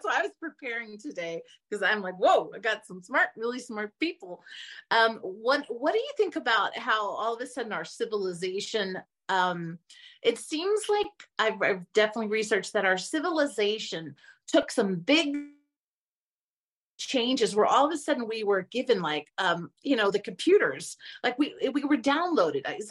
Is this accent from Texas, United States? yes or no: yes; Dallas, Texas, United States; now in Arizona, United States; I grew up in Dallas, now I'm in Arizona